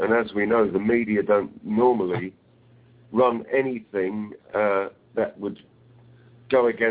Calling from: United Kingdom; I'm calling in slightly early because I'm calling in from Britain. It's already like 5, what time is it, 4 in the morning or something.

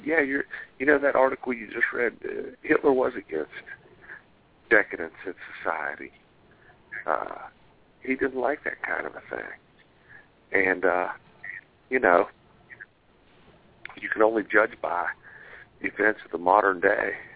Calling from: Virginia, United States; calling from 804 area code

